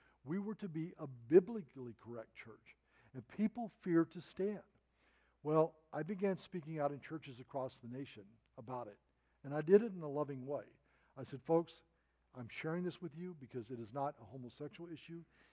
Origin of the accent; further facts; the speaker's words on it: Arkansas, United States; now in California, United States; I mean, I grew up in Arkansas, folks, when we didn't lock our doors at night.